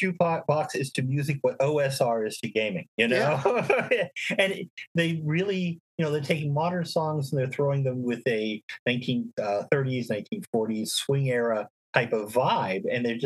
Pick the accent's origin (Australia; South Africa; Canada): Canada; Advantage of being Canadian.